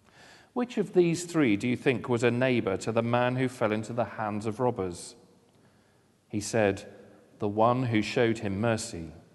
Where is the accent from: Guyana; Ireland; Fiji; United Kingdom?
United Kingdom; Strood, South East England; also born or lived in London; Born in South London, and then I moved to Strood, not the Stroud in Gloucestershire, but Strood in Kent, near to Rochester, and I lived there for most of my childhood until I moved to Portsmouth in 1991